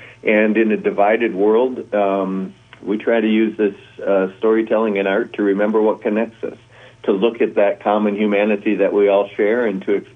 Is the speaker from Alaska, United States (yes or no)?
no; Beaver Dam, Wisconsin, United States; Yeah, that's right. Born and raised in Beaver Dam, and I graduated from Beaver Dam High School in 1985.